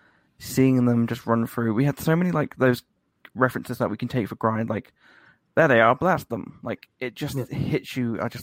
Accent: United Kingdom; I'm British, so we grew up with Doctor Who

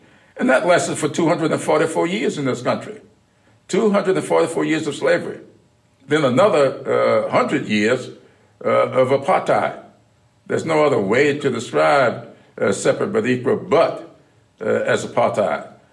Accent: South Carolina, United States; We used to talk a lot early on about my experiences growing up in South Carolina, his experiences there in Delaware.

